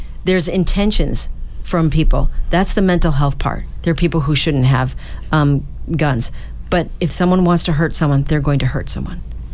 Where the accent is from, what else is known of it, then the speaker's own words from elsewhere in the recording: Groton, Massachusetts, United States; You have in my hometown in Groton last fall